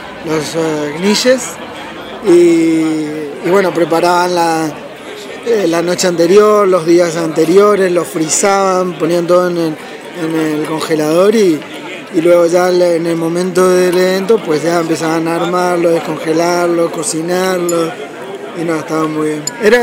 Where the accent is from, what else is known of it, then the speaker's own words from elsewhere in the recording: Argentina; now in Madrid, Spain; de Argentina. Vivo hace 16 años y medio en España, en Madrid concretamente.